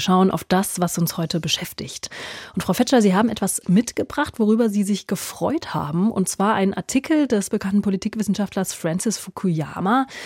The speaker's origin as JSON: {"language": "German", "town": "Mainz", "region": "Rhineland-Palatinate", "country": "Germany", "tie": "born or raised there", "said": "zum Beispiel in meiner Heimatstadt Mainz gibt es ein ehemaliges"}